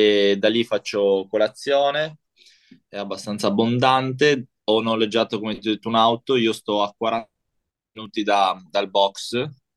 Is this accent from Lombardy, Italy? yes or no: no; Trieste, Friuli-Venezia Giulia, Italy; io sono di Trieste e stavo a Udine, quindi a un'oretta di distanza.